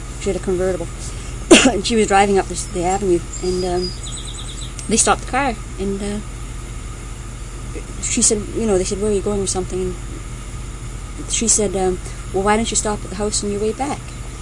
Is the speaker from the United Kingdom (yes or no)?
yes; United Kingdom; But I'm British.